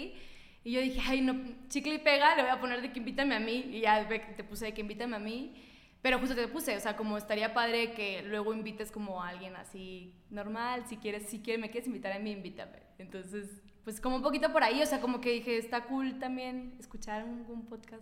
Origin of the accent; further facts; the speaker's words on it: Mexico City, Mexico; accent: chilango; a mí también se me sale el acento contigo. O sea, yo normalmente hablo más neutro, más chilango.